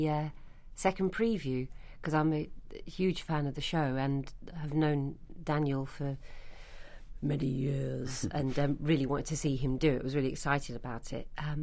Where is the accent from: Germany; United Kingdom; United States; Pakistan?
United Kingdom; Scotland; I'm actually Scottish, but I don't do a I don't speak with a Scottish accent.